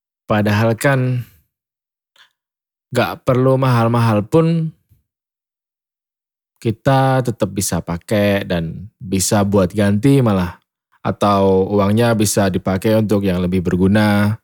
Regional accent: Java, Indonesia; Saya orang Jawa jadi gak lanyah bahasa Inggris, ngoten.

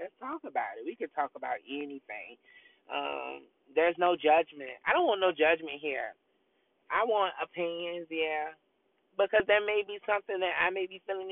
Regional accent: Georgia, United States; I'm from Georgia.

